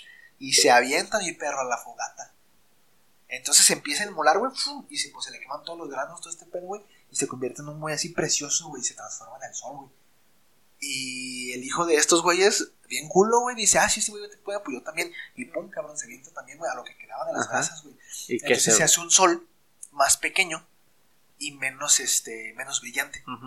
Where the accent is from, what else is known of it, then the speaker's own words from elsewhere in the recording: Mexico; nosotros somos mexicanos, para la gente que nos escucha en otros lugares, nosotros somos mexicanos